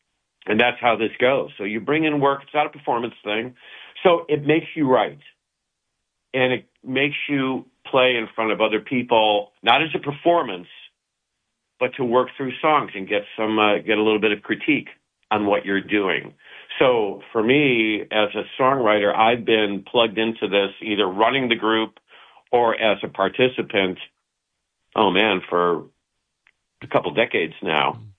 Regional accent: Chicago, Illinois, United States; I grew up in Chicago. In Chicago, we had the Old Town School of Folk Music

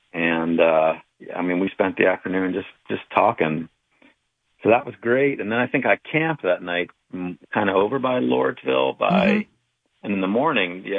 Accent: Titusville, New Jersey, United States; also born or lived in Trenton; I grew up, I was born in Trenton, New Jersey, and I lived only about 7 or 8 miles up river in a little town called Titusville, which is really just above where Washington crossed the Delaware.

